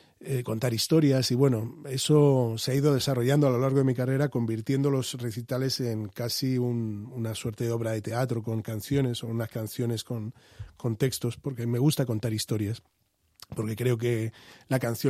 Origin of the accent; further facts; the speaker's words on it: Madrid, Community of Madrid, Spain; yo soy de Madrid, me he criado en Vallecas, y mis primeros afectos, o gran parte de mis afectos están aquí, ¿no?, y gran parte de mi familia.